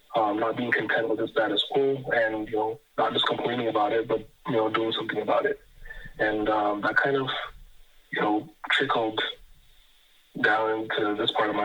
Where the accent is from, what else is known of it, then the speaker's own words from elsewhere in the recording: Jamaica; growing up in Jamaica, you know, politics is a real thing.